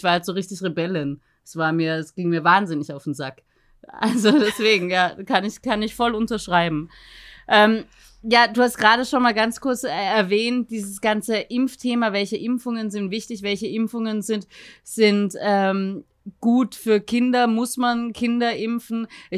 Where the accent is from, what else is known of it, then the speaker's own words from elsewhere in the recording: Vienna, Austria; ich bin in Österreich aufgewachsen, in Wien